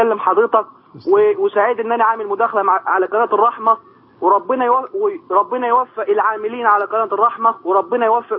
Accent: Egypt; moved away; واحنا كمصريين في الخارج

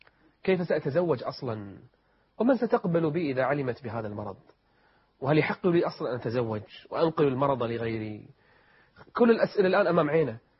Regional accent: Kuwait; وراح تشوفون تقرير مصور عن عدد حالات الإيدز عندنا بالكويت

